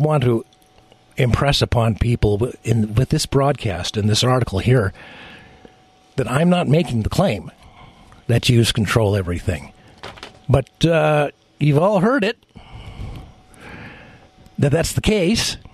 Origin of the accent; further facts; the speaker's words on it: San Francisco, California, United States; born there; be born here in the United States, in California, in San Francisco, indeed.